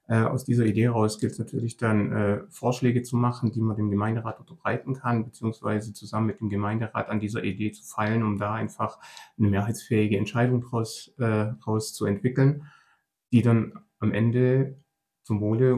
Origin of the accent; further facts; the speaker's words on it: Aldingen, Baden-Württemberg, Germany; Ich komme aus Aldingen, ich wohne hier und lebe schon immer hier.